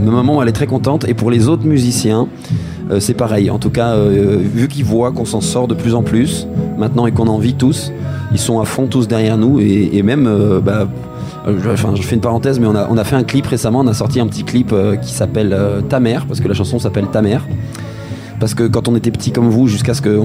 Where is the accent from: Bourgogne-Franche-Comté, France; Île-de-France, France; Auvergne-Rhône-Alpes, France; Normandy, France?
Auvergne-Rhône-Alpes, France; par chez nous en Savoie